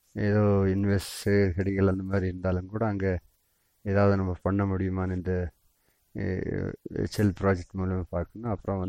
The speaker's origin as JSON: {"language": "Tamil", "town": "Pikkapatti", "region": "Tamil Nadu", "country": "India", "said": "பிக்கப்பட்டி மந்தில் வந்து நாங்கள் டோடா இனத்தை சேர்ந்தவங்க இருக்கிறோம்."}